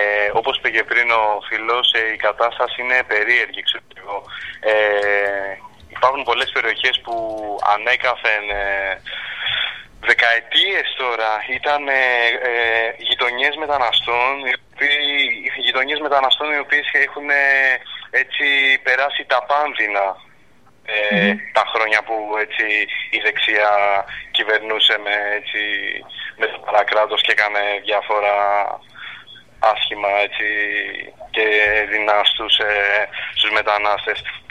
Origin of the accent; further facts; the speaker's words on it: Peristeri, Attica, Greece; εγώ προσωπικά, να το πω, που είμαι και από το Περιστέρι